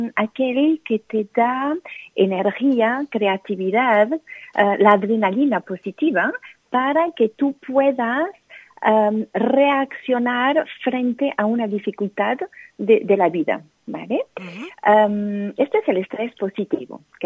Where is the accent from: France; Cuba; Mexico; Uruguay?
France; Spanish is a second language; Y como soy francesa